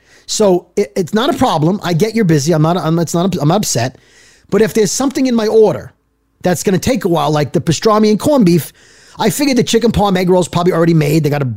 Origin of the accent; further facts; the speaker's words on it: Brooklyn, New York, United States; I'm from I'm from Brooklyn, by the way. But I live in more northern Jersey than this place is located.